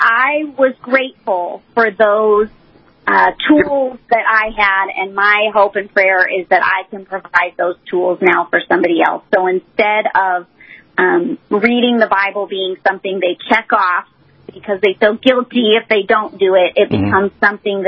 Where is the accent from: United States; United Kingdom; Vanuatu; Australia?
United States; Los Angeles, California; I grew up in Los Angeles, okay? I'm a city girl. I'm a beach girl.